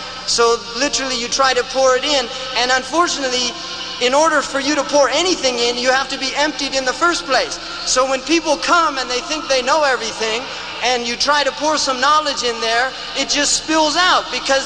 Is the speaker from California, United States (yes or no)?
yes; California, United States; All right, I'm a Muslim from California.